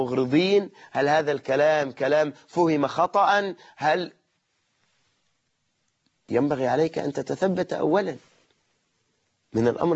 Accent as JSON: {"language": "Arabic", "country": "Egypt"}